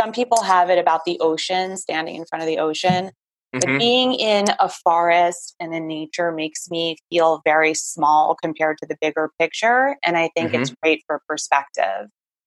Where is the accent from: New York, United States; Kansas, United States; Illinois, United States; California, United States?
New York, United States; Manhattan; Born and raised right in the concrete jungle.